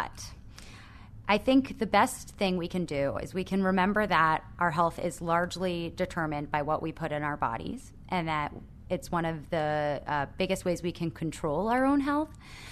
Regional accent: New York, United States; I'm from Orange County, New York, and we have an Orange County State Fair

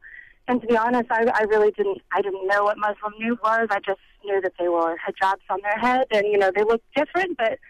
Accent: Richardson, Texas, United States; I grew up in Richardson, in an area that's really, I mean, I'm a white female, you know, was not the majority there.

